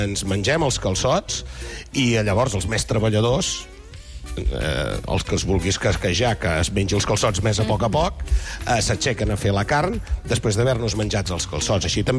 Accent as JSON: {"language": "Catalan", "town": "Valls", "region": "Catalonia", "country": "Spain", "said": "Soc de Valls i me n'hi han recordat dels de Reus, eh?"}